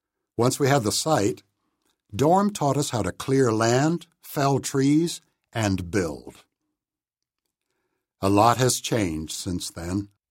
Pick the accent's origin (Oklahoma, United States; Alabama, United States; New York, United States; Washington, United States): Washington, United States; Bremerton; In my hometown of Bremerton, Washington, showing up to lend your neighbors a hand was just something decent people did.